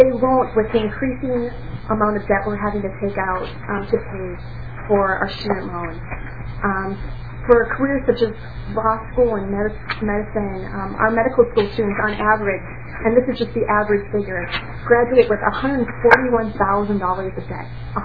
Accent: St. Cloud, Minnesota, United States; I'm a first-generation college student. I'm from the St. Cloud area. I'm one of those students that should have never made it this far without the Minnesota Miracle. My parents both grew up on farms.

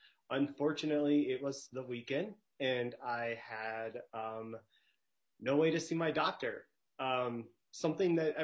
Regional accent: Minnesota, United States; I'm a Minnesotan here in support of HF855.

